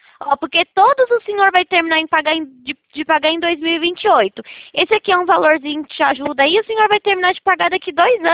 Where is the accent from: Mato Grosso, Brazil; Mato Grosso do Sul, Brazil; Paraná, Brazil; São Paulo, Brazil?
São Paulo, Brazil; eu sou de São Paulo.